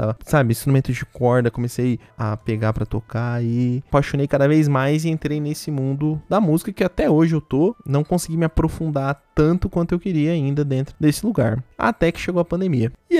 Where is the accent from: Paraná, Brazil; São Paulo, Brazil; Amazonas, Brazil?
Paraná, Brazil; Londrina; also born or lived in Brasília; Sou de Brasília. Vim para Londrina e desde moleque eu era o nerdão.